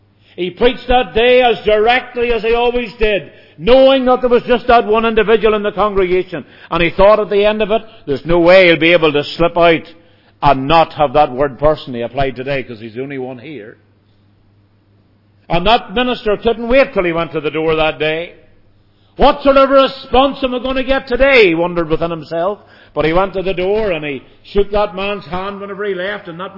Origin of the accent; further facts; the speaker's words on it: Northern Ireland, United Kingdom; You know, I come from Northern Ireland. I have a sort of a different background from many in Northern Ireland.